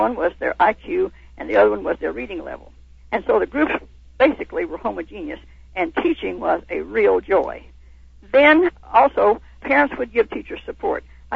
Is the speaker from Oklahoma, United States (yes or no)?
yes; McAlester, Oklahoma, United States; I was raised in McAllister, Oklahoma, where that was the home of the penitentiary there